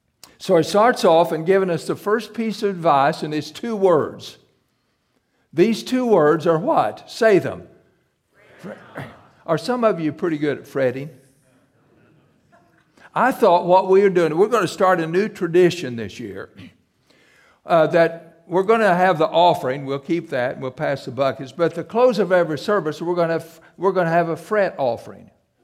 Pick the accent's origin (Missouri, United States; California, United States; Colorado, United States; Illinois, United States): Missouri, United States; You know, I was raised in South Missouri and have a distant cousin that is 97 years old